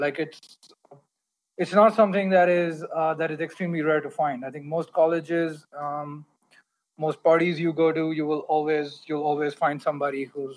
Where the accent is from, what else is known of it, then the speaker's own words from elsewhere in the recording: India; I'm a writer from India. I've been a smoker now for, I think, 17 years.